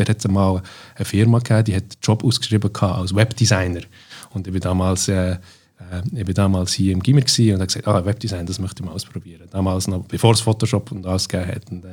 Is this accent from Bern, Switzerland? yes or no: yes; Bern, Switzerland; Ich bin eigentlich ein Mix von Stadtberner und Land, also kann man so sagen. Weil die ersten 10 Jahre bin ich in Barrow, also in der Nähe von Langnau im Emmental, aufgewachsen. Dort habe ich die ersten 10 Jahre verbracht, sehr in der Natur aus, auf einem Bauernhof aufgewachsen.